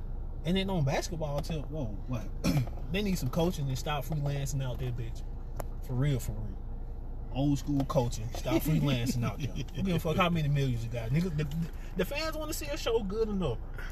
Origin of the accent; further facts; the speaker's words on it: Georgia, United States; I'm from Georgia, but I've never been a Hawks fan.